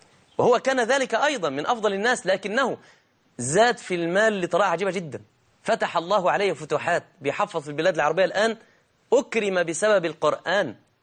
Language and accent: Arabic; Egypt; احنا عندنا في مصر كده